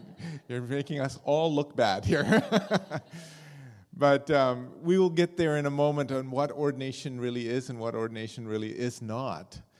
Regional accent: Karachi, Sindh, Pakistan; born there; First of all, I was born in Karachi, Pakistan.

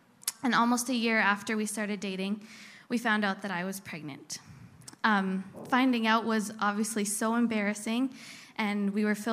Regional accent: British Columbia, Canada; I grew up in the Okanagan, as some of you know. I'm the oldest of four kids.

